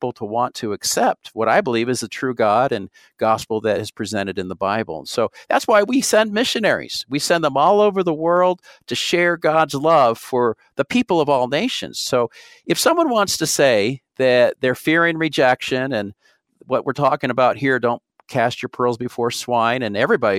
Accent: Utah, United States; As I mentioned, I'm from Utah, and so I'm flying out of Salt Lake City a lot.

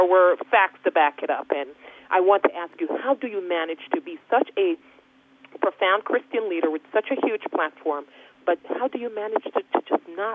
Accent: Jamaica; And I'm a Jamaican. I can go to the Jamaican. I can say the Jamaican talk.

